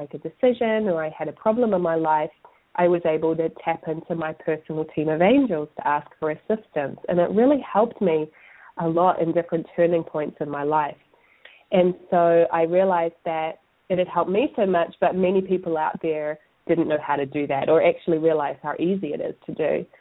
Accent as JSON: {"language": "English", "town": "Christchurch", "region": "Canterbury", "country": "New Zealand", "tie": "born or raised there", "said": "I grew up in Christchurch, New Zealand."}